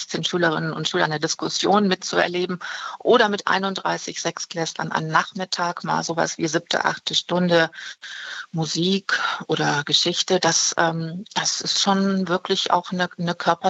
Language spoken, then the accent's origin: German; Düsseldorf, North Rhine-Westphalia, Germany; Als Düsseldorfer, ja.